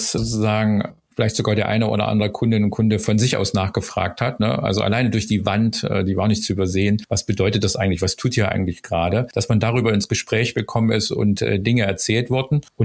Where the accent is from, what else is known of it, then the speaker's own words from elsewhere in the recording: Saxony, Germany; Ich bin ja aus Sachsen, sozusagen